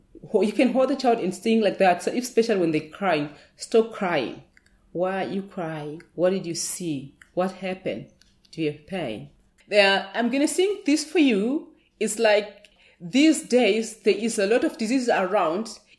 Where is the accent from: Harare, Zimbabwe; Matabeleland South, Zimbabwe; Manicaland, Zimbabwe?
Manicaland, Zimbabwe; Mutare; I'm from Zimbabwe. I was born in Mutare, in a mountainous area near Nyanga Mountains.